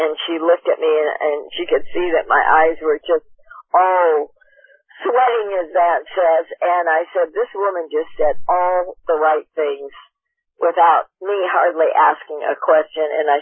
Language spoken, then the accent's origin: English; Portland, Oregon, United States; I'm from Portland, Oregon, and I happen to be down here.